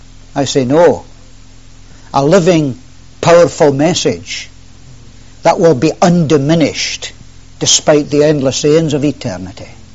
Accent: Scotland, United Kingdom; I don't come from this country, I come from Scotland.

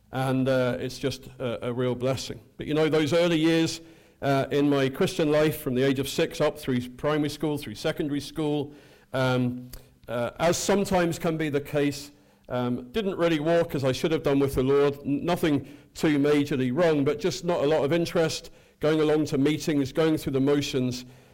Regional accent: South East England, United Kingdom; also born or lived in Northampton; In 1979, I was born in Northampton, and after a few months, we moved as a family down to Kent, where we lived till I was 16 years of age.

